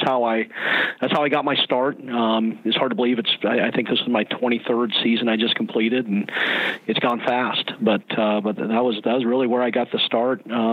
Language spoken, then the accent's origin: English; Cañon City, Colorado, United States; And I grew up in Canyon City, Colorado, a little town about 2 hours south of Denver, and you know, small school